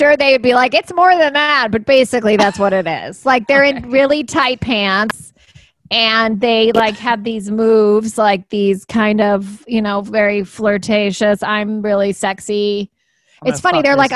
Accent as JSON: {"language": "English", "country": "Spain", "tie": "born or raised there", "said": "I grew up in Spain"}